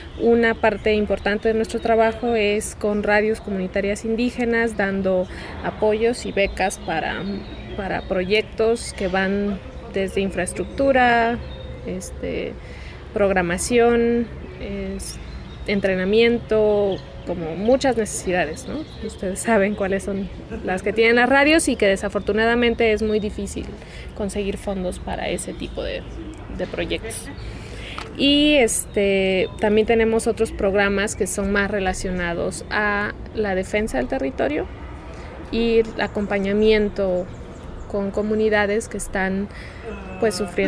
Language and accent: Spanish; Oaxaca, Mexico; soy de Oaxaca, soy mija zapoteca.